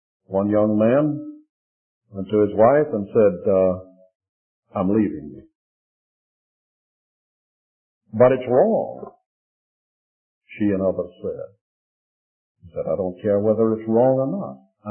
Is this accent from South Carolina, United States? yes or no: yes; Charleston, South Carolina, United States; I grew up with in Charleston, South Carolina, and went to the College of Charleston.